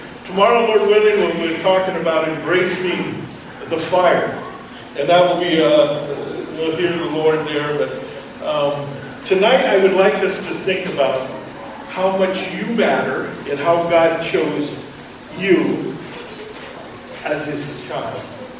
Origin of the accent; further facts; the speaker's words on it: Indiana, United States; I'm from, as Pastor Luke just shared, I'm from Indiana, and there's a battle going on there.